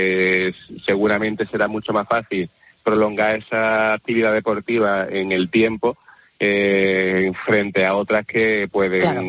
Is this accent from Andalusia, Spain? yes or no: yes; Seville, Andalusia, Spain; now in Málaga, Spain; yo soy sevillano, llevo en Málaga viviendo muchos años